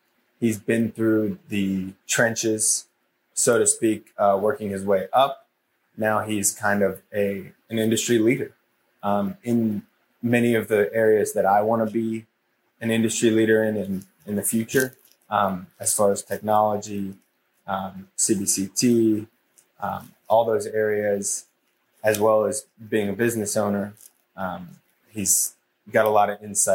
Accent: Cincinnati, Ohio, United States; I'm from Cincinnati, Ohio, originally.

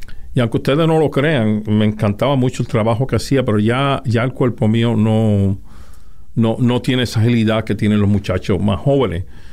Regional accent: Ponce, Puerto Rico; also born or lived in Utuado; Vine de Puerto Rico. Uh-huh. Yo nací en Puerto Rico, nací en el pueblo de Utuado. Me crié en Ponce, donde atendí a la Academia Santa María en Ponce. Después me gradué de la Universidad Católica de Ponce

